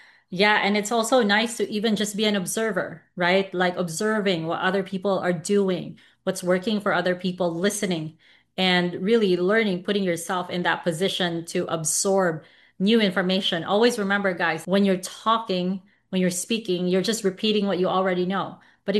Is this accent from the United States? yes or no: no; Philippines; For me, growing up in the Philippines, getting to 20K a month was a big dream come true